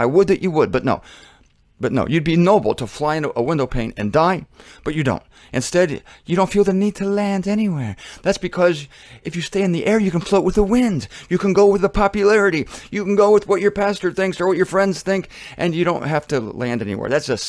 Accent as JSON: {"language": "English", "region": "Ohio", "country": "United States", "said": "Hot is Columbus, because that is the capital of Ohio. I should know. I was from Ohio."}